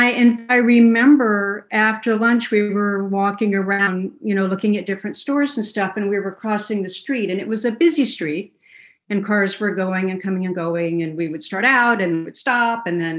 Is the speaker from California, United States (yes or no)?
no; Kalamazoo, Michigan, United States; born there; Yeah, just my early life. I was born in Kalamazoo, Michigan.